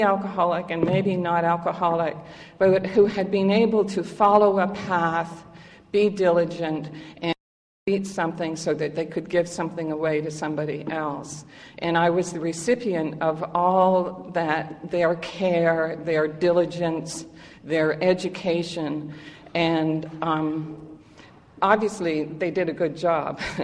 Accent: Canada; but I'm really a foreigner because I'm from Canada.

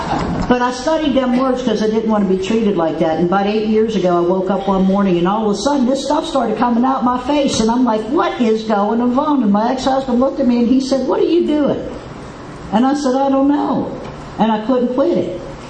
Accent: Pennsylvania, United States; And so I was adopted off the reservation. I was raised by a white family 25 miles southeast of Pittsburgh, Pennsylvania.

